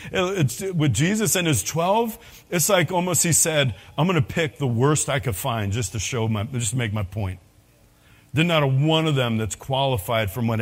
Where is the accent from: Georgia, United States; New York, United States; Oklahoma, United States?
New York, United States; New York City; foul language I didn't even know growing up in New York City.